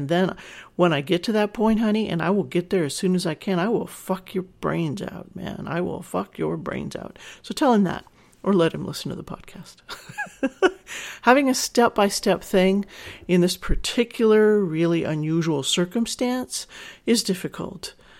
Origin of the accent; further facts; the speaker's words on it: the South, United States; I'm from the South, and I'm shy by nature.